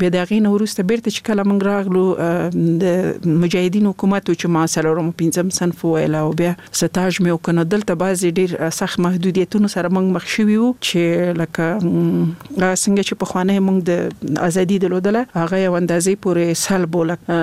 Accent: Laghman, Afghanistan; also born or lived in Nangarhar; زه خپل د لغمان ولایت یم

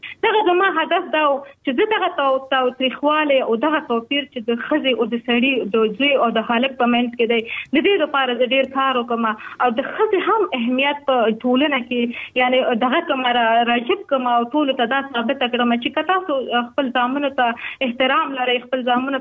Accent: Pakistan; accent: Afghan refugee; پاکستان کې د افغان مهاجر په حیث باندې واقعتا مونږ هم ډېر ستونزو سره مخامخ شوي یو مونږ هم په مهاجرت کې لوی شوي یو

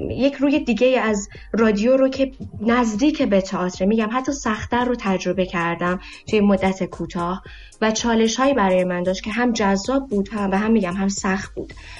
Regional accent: Iran; توی ایران با مادری و مادر بزرگم، خاطرات کودکیم

